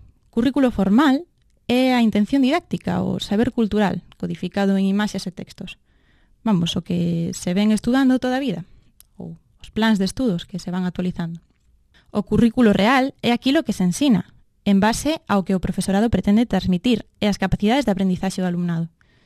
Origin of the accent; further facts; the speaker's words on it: Fene, Galicia, Spain; born there; Son xornalista, nacín en Fene hai 24 anos.